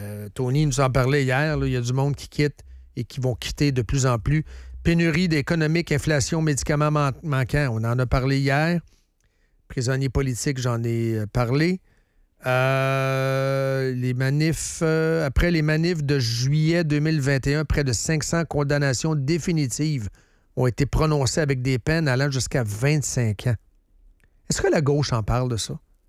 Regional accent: Boischâtel, Quebec, Canada; Moi, je viens de Boischâtel.

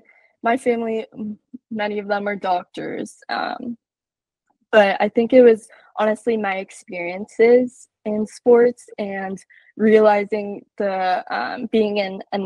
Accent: California, United States; Yeah, so I'm from Southern California. I live in San Diego, and I go to high school.

